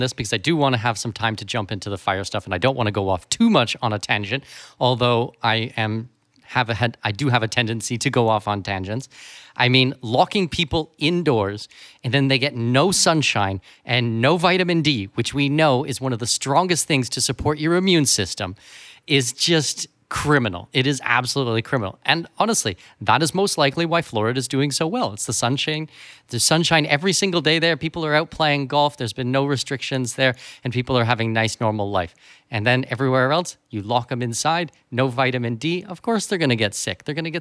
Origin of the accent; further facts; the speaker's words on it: Canada; I'm from Canada.